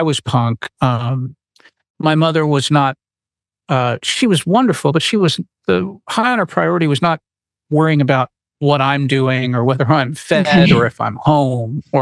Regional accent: Washington, District of Columbia, United States; Here I am growing up in Washington, D.C., right by the, you know, the Lincoln Memorial and Capitol Building, and you've got the Stouffer's factory.

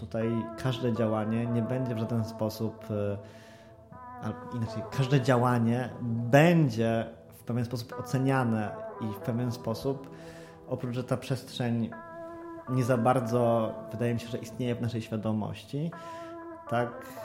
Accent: Katowice, Silesian Voivodeship, Poland; Ja z racji tego, że jestem z Katowic, bardziej angażowałem się w problemy katowickie niż gliwickie

